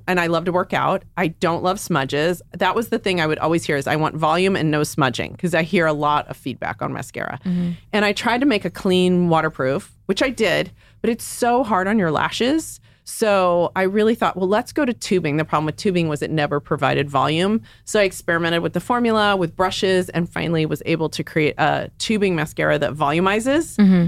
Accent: Texas, United States; now in California, United States; Like, I'm from Texas. I was fascinated with the California dream. It sucked me out here.

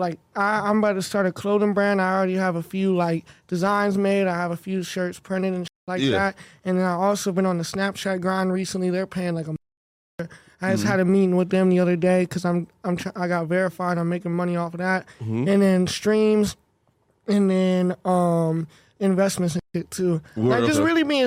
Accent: South Carolina, United States; I'm like the very tippy top of South Carolina. I'm only like 20 minutes from Charlotte.

